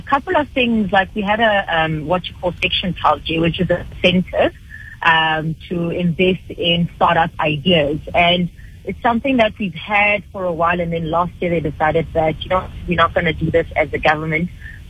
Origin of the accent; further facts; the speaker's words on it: South Africa; because also my ability as a South African entrepreneur to attract, international skills is very, very difficult.